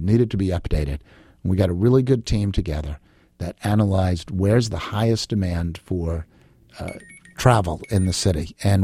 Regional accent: East Coast, United States; you know, I'm from the East Coast, so I was talking with my hands

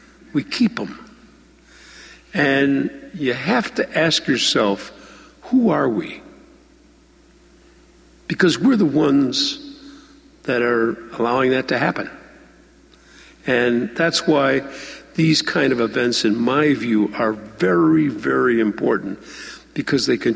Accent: Ireland; I come from a tradition, I'm Irish

